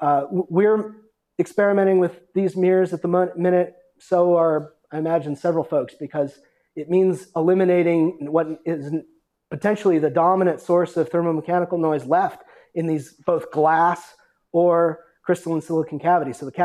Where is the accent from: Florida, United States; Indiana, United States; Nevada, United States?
Nevada, United States; Las Vegas; I'm from Las Vegas, so I'm attracted to blinking lights in the laboratory.